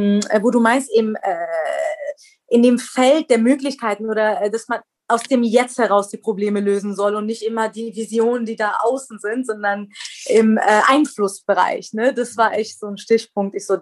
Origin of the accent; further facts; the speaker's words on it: Iran; Also ich bin im Iran groß geworden.